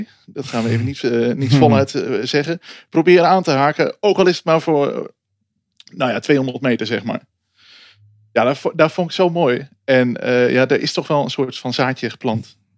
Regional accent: Steenwijk, Overijssel, Netherlands; Nee, ik kom uit de buurt van Steenwijk.

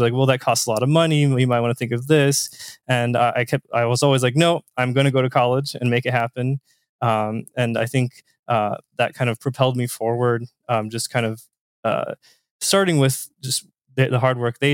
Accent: Indiana, United States; I'm from Southern Indiana myself. So a small town.

